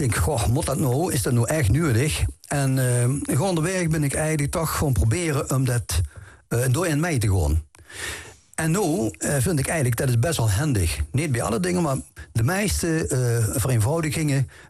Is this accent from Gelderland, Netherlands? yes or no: no; Venlo, Limburg, Netherlands; ik ben in Venlo opgegroeid. En wie sprak uiteraard sproken Venlo's. Ik zeg al dat ik al mijn moeder die sprak geen Venlo's, want die was niet van hé. Maar mijn vader wel.